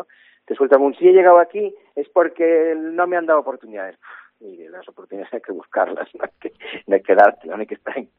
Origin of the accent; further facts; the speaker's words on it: Galicia, Spain; yo no reniego de ser gallego. Me encanta ser gallego. Pero gracias a que soy español, además de ser gallego, soy hebreo, árabe y cristiano. Soy vasco, madrileño y andaluz.